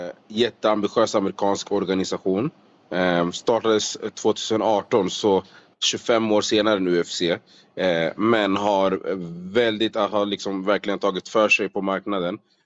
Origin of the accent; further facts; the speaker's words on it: Solna, Stockholm County, Sweden; now in Las Vegas, United States; född och uppvuxen i Solna i Stockholm.